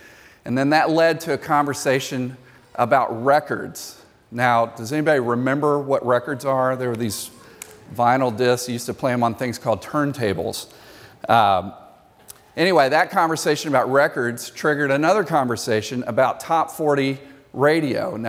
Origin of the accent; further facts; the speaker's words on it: Beaumont, Texas, United States; I grew up in Beaumont, Texas. Now, believe it or not, that's a fairly decent-sized city, big enough to have several good radio stations.